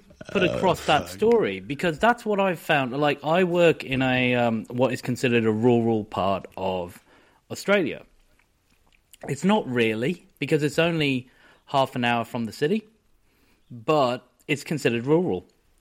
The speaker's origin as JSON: {"language": "English", "country": "United Kingdom", "tie": "born or raised there", "said": "I love Britain. I grew up in Britain"}